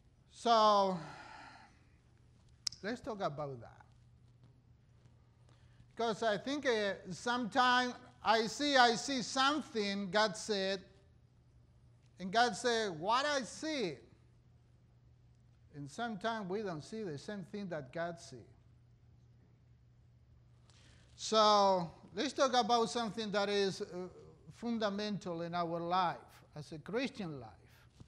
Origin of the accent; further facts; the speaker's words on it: Argentina; I grew up in Argentina, very, very south.